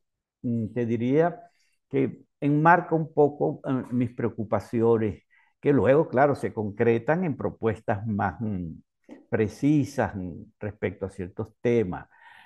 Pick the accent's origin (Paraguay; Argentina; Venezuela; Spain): Venezuela; Barcelona, Anzoátegui; yo soy de Oriente, del Oriente venezolano, de Barcelona, con exactitud. Y de niño yo oía historias así de la gente que se internaba a buscar oro.